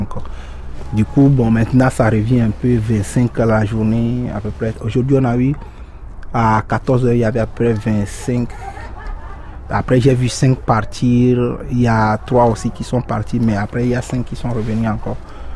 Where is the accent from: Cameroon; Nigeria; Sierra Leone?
Nigeria; moved away as an adult; now in Calais, France; Au Nigeria.